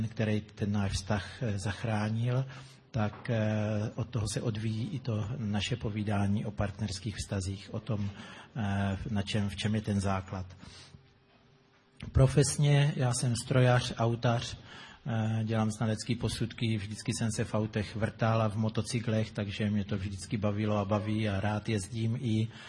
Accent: Brno, South Moravian Region, Czechia; jsme z Brna, z církve bratrské a tam jsme v takovém jednom novém sboru, asi čtyři roky to je, co jsme založili nový sbor církve bratrské v Brně.

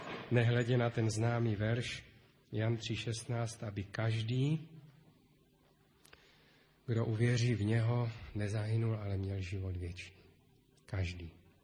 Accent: Opava, Moravian-Silesian Region, Czechia; now in Olomouc, Czech Republic; Já když jsem chodil jako dítě v Opavě do zhromáždění, do opavského sboru

